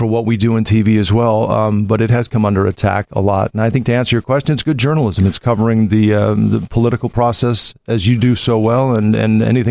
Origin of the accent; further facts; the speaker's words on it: St. Louis, Missouri, United States; also born or lived in Milwaukee, Wisconsin; Well, I grew up in St. Louis. I spent between St. Louis and Milwaukee the first 22 years of my life in this area.